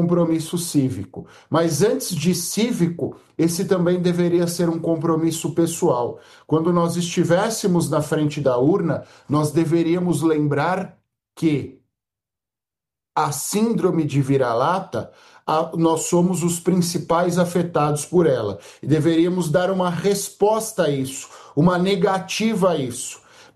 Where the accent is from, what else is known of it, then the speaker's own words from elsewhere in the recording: Brazil; somos nós, brasileiros, os responsáveis por escolhermos a nossa classe política